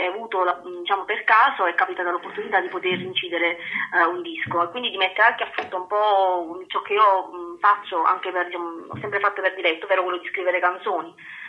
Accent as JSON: {"language": "Italian", "town": "Piano di Sorrento", "region": "Campania", "country": "Italy", "tie": "born or raised there", "also_born_or_lived": "Naples", "said": "Io sono della penisola sorrentina, di Piano di Sorrento. Sono originaria di Napoli, però vivo già da un po' di anni in penisola, da quando ero piccolina."}